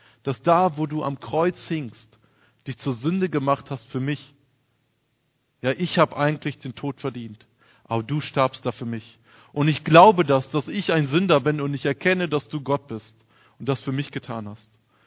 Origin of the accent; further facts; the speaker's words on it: Witzenhausen, Hesse, Germany; Wir hatten gerade in der Gegend, wo ich herkomme, in Witzenhausen